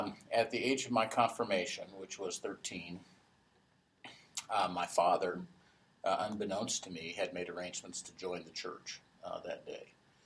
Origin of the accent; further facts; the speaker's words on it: Grass Valley, California, United States; born there; I was born in 1952 in Grass Valley, California. I was baptized as an infant in Grass Valley at the Emmanuel Episcopal Church.